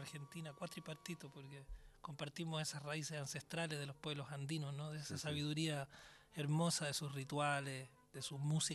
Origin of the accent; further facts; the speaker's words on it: Arica, Arica y Parinacota, Chile; Nací en Chile, pero pensé que había nacido... que soy ariqueño, que es frontera con Perú y Bolivia.